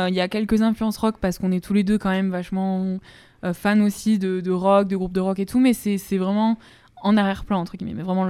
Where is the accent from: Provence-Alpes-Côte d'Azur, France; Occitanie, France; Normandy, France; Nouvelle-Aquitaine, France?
Nouvelle-Aquitaine, France; Tonneins; j'ai 20 ans, bientôt 21. Je suis originaire, moi, du Lot-et-Garonne, donc une petite ville, Tonneins.